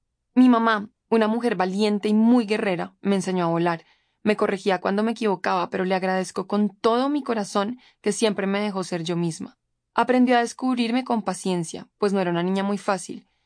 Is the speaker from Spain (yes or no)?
no; Colombia; Soy una joven colombiana